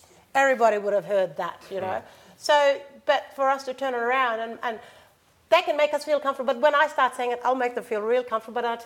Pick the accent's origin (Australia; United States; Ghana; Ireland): Australia; when I did tell them that I was Australian